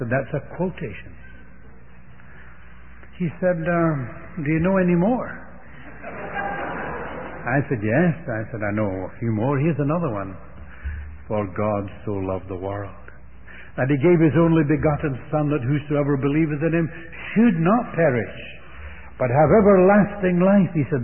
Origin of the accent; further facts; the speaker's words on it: Canada; I said, "Yes, I'm really glad too, although I'm a Canadian."